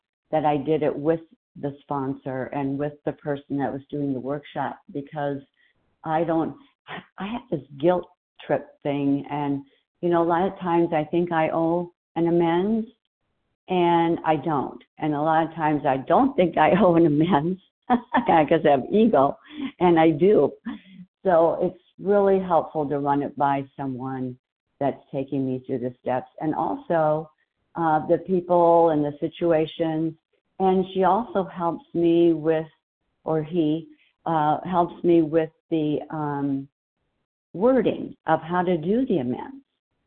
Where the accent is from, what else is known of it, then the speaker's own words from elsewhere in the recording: Arizona, United States; from Arizona, a compulsive overeater.